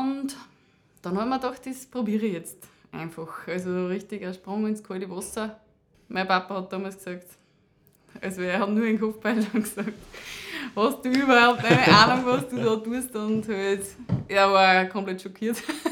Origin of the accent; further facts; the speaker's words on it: St. Johann am Wimberg, Upper Austria, Austria; also born or lived in Vienna; ich bin geboren in St. Hans, St. Johann am Wimberg, bin dann in die Hauptschule gegangen in St. Peter, dann HLW in Rohrbach